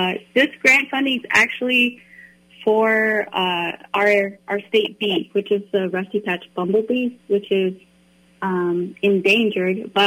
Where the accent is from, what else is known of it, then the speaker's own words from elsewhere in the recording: Chicago, Illinois, United States; now in Minnesota, United States; I came here for school. I'm actually from Chicago, and I'm on Anishinaabe and Ho-Chunk.